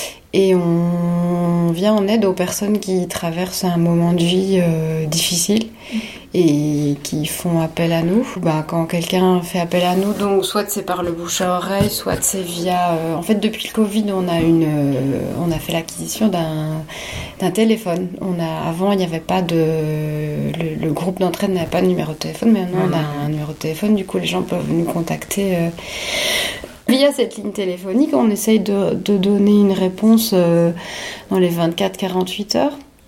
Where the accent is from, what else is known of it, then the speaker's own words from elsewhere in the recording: Belgium; moved away as an adult; moi je suis belge, j'ai débarqué dans le coin il y a 2 ans, en octobre 2020